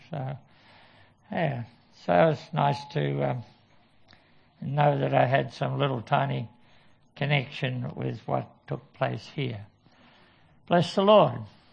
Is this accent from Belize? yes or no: no; Victoria, Australia; I come from Victoria. I'm actually from Stool, just a little country town, and there's a lot of eucalyptus trees there.